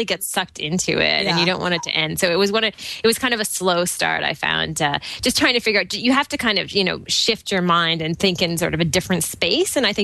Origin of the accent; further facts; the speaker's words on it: Toronto, Ontario, Canada; from Toronto, Ontario, Canada.